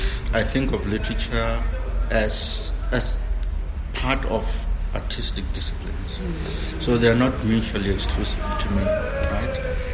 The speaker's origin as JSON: {"language": "English", "country": "South Africa", "said": "I'm a South African. I guess I'm a black man of middle age"}